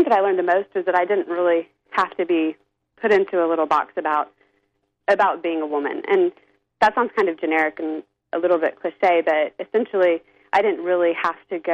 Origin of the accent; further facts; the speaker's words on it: the South, United States; growing up in the South, you know, everything's always very neat and prim and proper